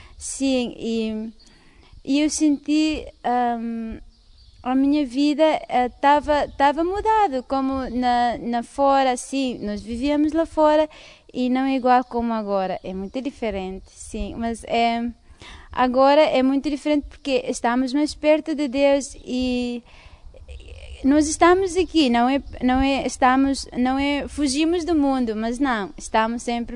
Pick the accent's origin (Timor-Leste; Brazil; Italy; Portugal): Timor-Leste; sou timorense.